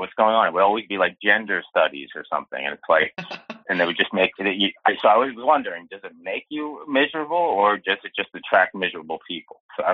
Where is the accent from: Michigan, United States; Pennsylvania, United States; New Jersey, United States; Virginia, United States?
Pennsylvania, United States; Swarthmore; I'm from Swarthmore, if you know where that is. It's like Swarthmore, Delaware County. It's right outside. It's about 20 minutes from Philadelphia Airport. It's outside of Southwest Philly.